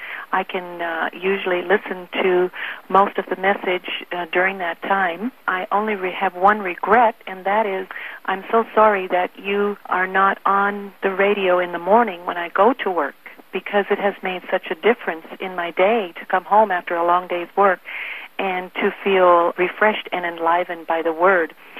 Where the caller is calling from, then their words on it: Newton, United States; Hello, I'm calling from Newton